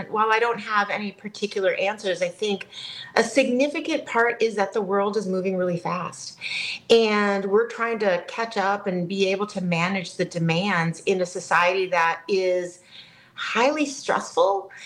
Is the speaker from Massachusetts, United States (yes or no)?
no; Cashton, Wisconsin, United States; So I grew up in Cashton, Wisconsin, one of five kids, and we lived on a farm just on the ridge. It was called Fish Creek Ridge.